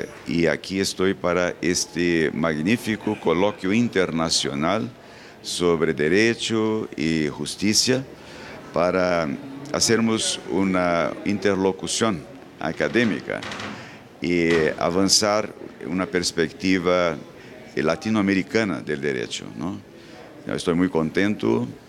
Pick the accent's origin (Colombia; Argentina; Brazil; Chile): Brazil; South Region; Spanish is a second language; fui profesor durante largo tiempo en mi país, en el sur de Brasil, en una universidad pública por cerca de 30 años